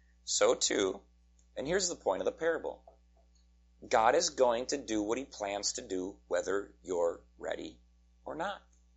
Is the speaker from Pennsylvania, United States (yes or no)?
no; Duluth, Minnesota, United States; We're not fooled. We're from Duluth.